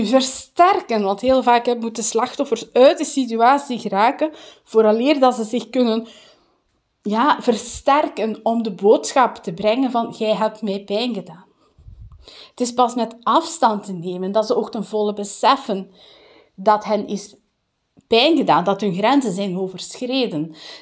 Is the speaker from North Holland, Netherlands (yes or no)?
no; Limburg, Netherlands; born there; weg uit Limburg. Niet dat Limburg slecht is, maar ja. Maar weg uit de mentaliteit van waar ik geboren ben.